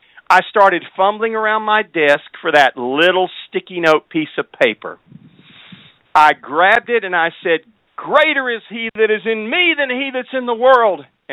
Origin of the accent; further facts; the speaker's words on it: Marshall, Texas, United States; So the Lord sent me back home to my hometown of Marshall, Texas.